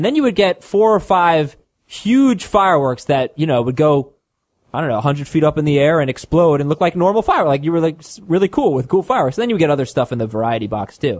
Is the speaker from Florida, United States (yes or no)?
yes; Florida, United States; No, I mean, look, we're from South Florida. This is where it happened.